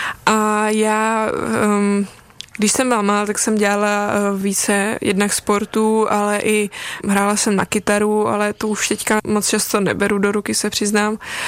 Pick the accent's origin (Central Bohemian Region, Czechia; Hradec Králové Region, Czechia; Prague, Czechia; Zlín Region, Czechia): Hradec Králové Region, Czechia; Broumov; Já chodím na gymnázium Broumov, což je takové rodinné malé gymnázium tam u nás ve Výběžku.